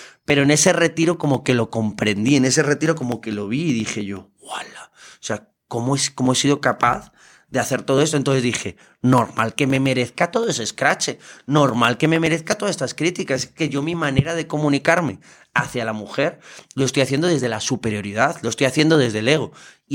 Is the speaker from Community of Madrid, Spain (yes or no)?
yes; Madrid, Community of Madrid, Spain; De Madrid.